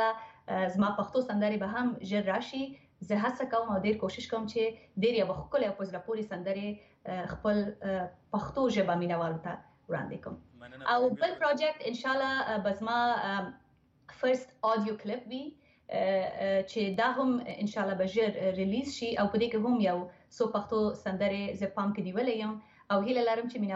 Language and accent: Pashto; Kabul, Afghanistan; born there; زما پلار د لغمان ولایت څخه دي مور مې د کندهار دي زه په کابل کې زیږیدلې یم او اوس هم خپل کورنۍ سره چې زما پلار دي مور دی ورورونه دی او خورونه دی ماشاءالله دوی سره زه په کانادا کې اوسېږم په تورنټو ښار کې